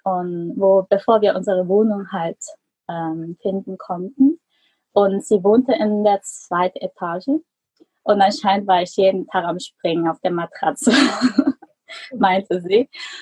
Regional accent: South Korea; also born or lived in Germany; Genau, ich bin eigentlich in Deutschland geboren. Und ich bin aber eine Südkoreanerin, habe meine beiden Eltern sind Südkoreaner.

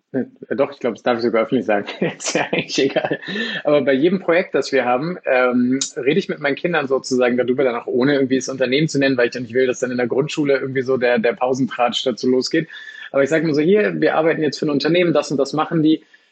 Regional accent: Lower Saxony, Germany; Ich komme aus dem schönen Niedersachsen, also Mitte von Deutschland

